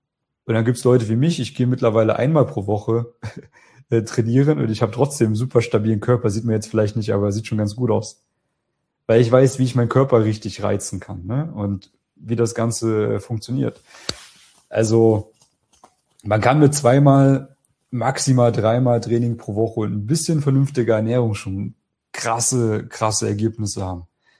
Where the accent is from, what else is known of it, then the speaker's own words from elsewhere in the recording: East Germany, Germany; Ich würde natürlich nach München gehen wahrscheinlich, weil es mir dort am besten gefällt. Als Ossi.